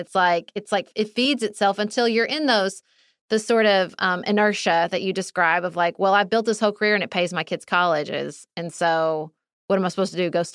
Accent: Kentucky, United States; You know, I did not go to an Ivy League school. I grew up in Kentucky.

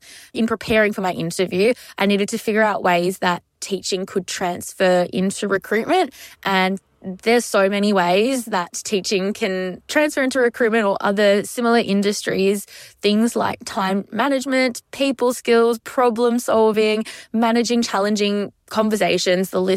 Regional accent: Melbourne, Victoria, Australia; I'm 28 from Melbourne.

